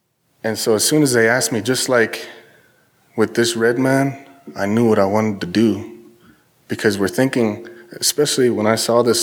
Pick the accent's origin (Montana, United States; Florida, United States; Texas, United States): Montana, United States; I'm from Crow, I'm from the Crow Indian Reservation, right, in many different ways. And I grew up around the Little Bighorn Battlefield